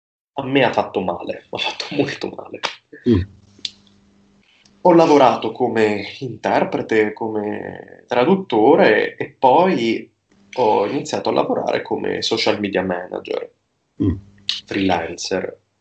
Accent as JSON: {"language": "Italian", "town": "Termoli", "region": "Molise", "country": "Italy", "said": "io provengo dal Molise, da Termoli, che è una delle città più grandi del Molise, 35.000 persone, quindi vengo da una parte del mondo estremamente rurale."}